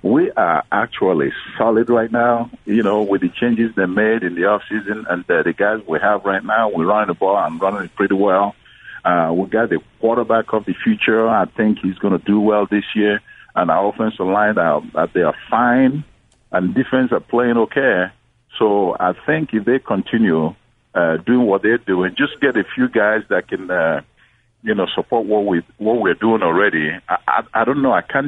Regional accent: Enugu, Enugu State, Nigeria; Enugu. That's my hometown in Nigeria.

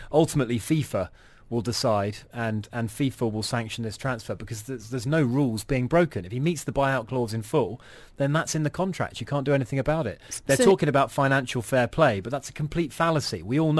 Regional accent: England, United Kingdom; As an Englishman

